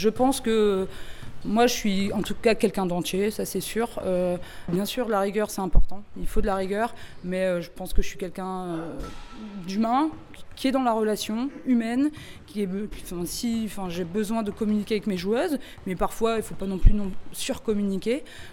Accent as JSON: {"language": "French", "region": "Hauts-de-France", "country": "France", "tie": "born or raised there", "said": "Moi, je suis issue du Nord-Pas-de-Calais, hein, enfin du Pas-de-Calais, et donc c'est quand j'étais jeune"}